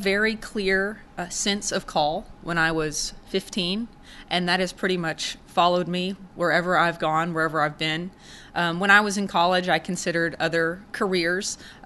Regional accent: the South, United States; We are both very proud Southerners.

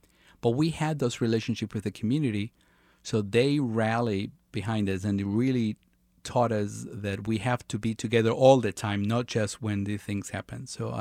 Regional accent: Argentina; now in United States; the time I grew up in Argentina and then the time I came to America

